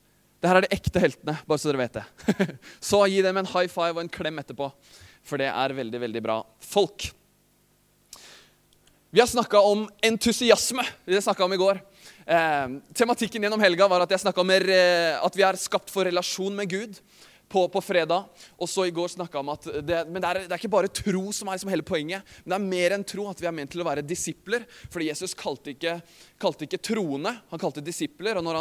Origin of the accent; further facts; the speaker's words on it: Øyer, Innlandet, Norway; Jeg er fra Øyer.